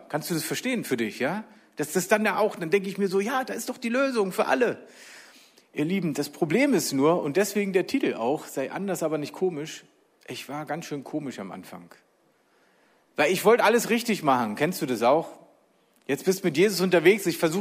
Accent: Berlin, Germany; ich bin in Berlin aufgewachsen, in Ostberlin. Da war natürlich nichts mit Glaube erstmal. Als ich 9 war, ist die Mauer gefallen.

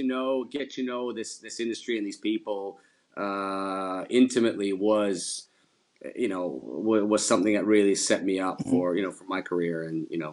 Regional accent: Ukraine; I grew up in, I was born and raised in Ukraine, or what was then former USSR.

